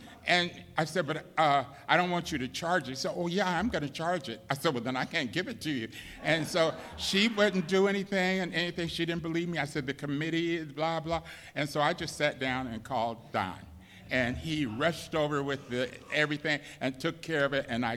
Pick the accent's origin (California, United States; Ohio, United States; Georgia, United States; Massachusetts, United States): California, United States; Los Angeles; I'm from L.A. I was born in L.A. I was born in Silver Lake Echo Park, in case anybody knows that area, anything. It was a very mixed area.